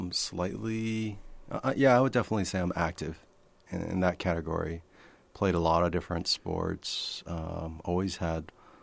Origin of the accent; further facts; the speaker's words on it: Boston, Massachusetts, United States; Especially growing up in Boston, there would be many days when it would be so cold outside or rainy